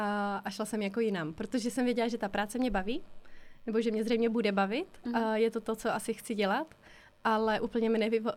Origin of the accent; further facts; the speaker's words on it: South Bohemian Region, Czechia; jsem z Budějovic, jsem kousek od Budějovic, vlastně z takové vesnice od Týna nad Vltavou.